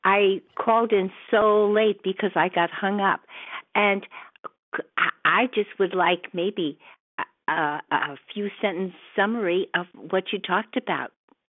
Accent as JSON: {"language": "English", "region": "Connecticut", "country": "United States", "said": "I'm from Connecticut."}